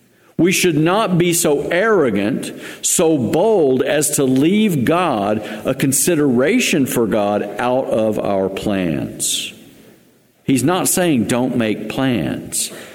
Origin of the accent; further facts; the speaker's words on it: West Virginia, United States; We plan a trip every year for 2 weeks to my home state of West Virginia.